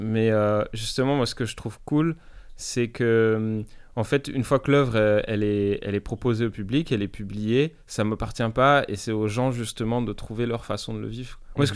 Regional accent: Grasse, Provence-Alpes-Côte d'Azur, France; Moi, je suis originaire à la base de Grasse, la ville du parfum.

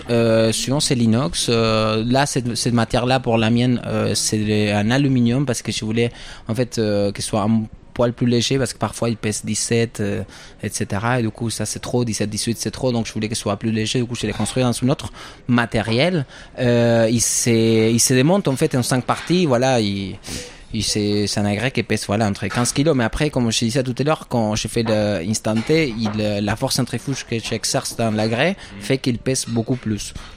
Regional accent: Buenos Aires, Argentina; now in France; je viens d'Argentine, je viens de Buenos Aires, mais j'habite en France depuis déjà presque 10 ans

